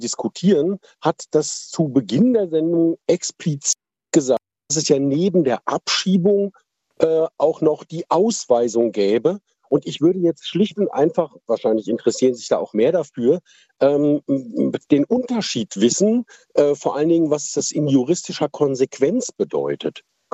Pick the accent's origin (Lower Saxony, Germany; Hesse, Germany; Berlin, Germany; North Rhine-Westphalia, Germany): Hesse, Germany; Bad Vilbel; Ich komme aber nicht aus Frankfurt, sondern tatsächlich aus Bad Vilbel, aber das ist in der Nähe von Frankfurt.